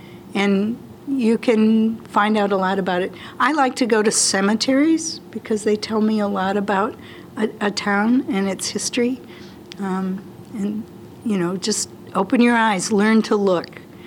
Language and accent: English; Mapleton, United States; I grew up in Mapleton, and it's kind of a unique place.